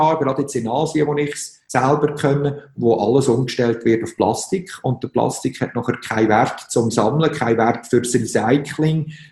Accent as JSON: {"language": "German", "country": "Switzerland", "said": "dass als Schweizer, wo wir ja zuerst mal alle verschiedensten Probleme haben"}